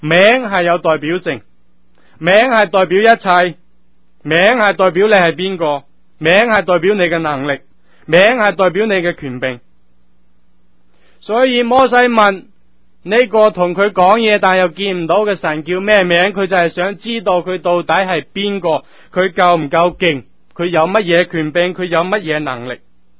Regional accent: China; 我们中国人有千千万万那么多的神，到底讲的哪一个？

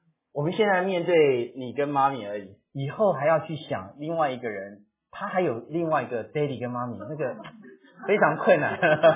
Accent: China; 好像这不是我们中国人这个儒家教的一些东西

